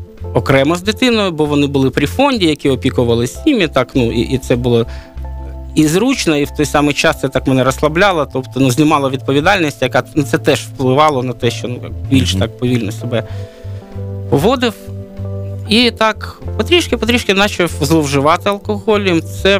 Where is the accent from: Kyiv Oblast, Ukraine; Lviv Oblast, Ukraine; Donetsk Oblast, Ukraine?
Donetsk Oblast, Ukraine; Donetsk; moved away as an adult; now in Kyiv, Ukraine; Я приїхав до Києва після того, і сам я з Донецьку. Я корінний дончанин і вирос в Донецьку, мешкав в Донецьку, і приїхав до Києва, коли почалась, ну, так би мовити, окупація вже Донбасу, коли в 14-му році пройшли ці події.